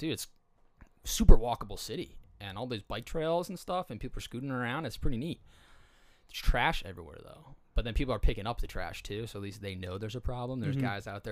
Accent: East Coast, United States; And then he told me I was progressive because I was from the East Coast.

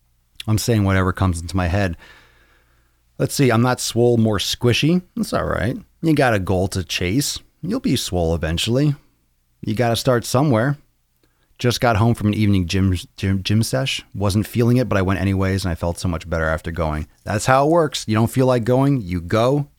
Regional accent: Massachusetts, United States; Just left Orlando with my kids. I'm from Massachusetts.

